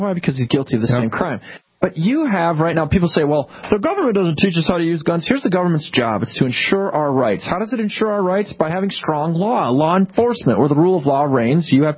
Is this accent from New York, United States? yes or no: no; Bozeman, Montana, United States; I was born in Montana, Bozeman, and I went to school there.